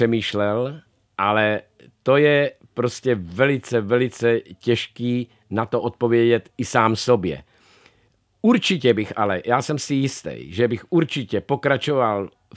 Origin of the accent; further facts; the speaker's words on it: Moravia, Czechia; now in Australia; my už v podstatě jsme tam víc doma než tady, protože žijeme v Austrálii 43 let. Já do Česka jezdím strašně rád, Prahu miluju, i když jsem pocházel z Moravy, ale prostě tam už je náš domov